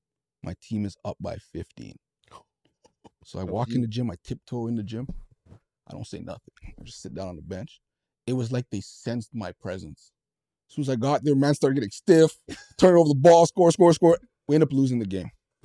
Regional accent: Toronto, Ontario, Canada; so I'm coming from Toronto on some like

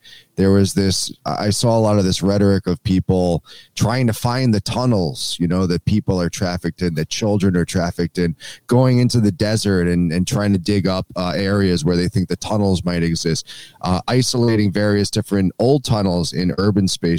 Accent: United States; I mean, that's what I think of as an American when I think of tunnels.

